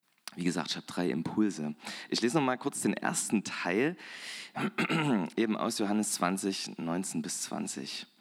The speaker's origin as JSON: {"language": "German", "town": "Dittersdorf", "region": "Saxony", "country": "Germany", "said": "Ich komme auch aus dem Erzgebirge. Dittersdorf, ich weiß nicht, ob ihr es kennt bei Zschopau. Genau, da komme ich ursprünglich her"}